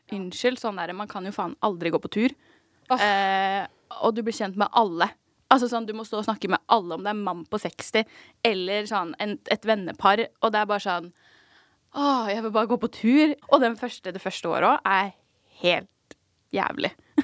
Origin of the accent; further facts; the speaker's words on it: Asker, Akershus, Norway; Jeg jo født og oppvokst I Asker. Og har liksom bodd der hele oppveksten, gått på skole der, har liksom alle mine venner og bekjente derfra fra oppveksten.